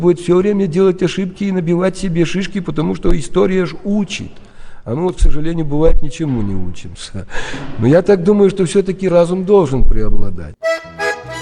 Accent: Turov, Gomel Region, Belarus; Ну и сам я из Турова, родом непосредственно коренной.

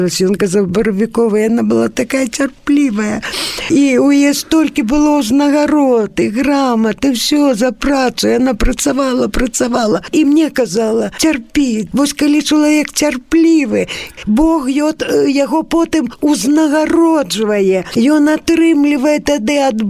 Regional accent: Byaroza, Brest Region, Belarus; Я кажу: «Ну, родам з Берасцейскай вобласці, з Брэшчыны». «А, так і я ж з Брэшчынскай вобласці. Адкуль? З якога месца?» Я кажу: «З Бярозы».

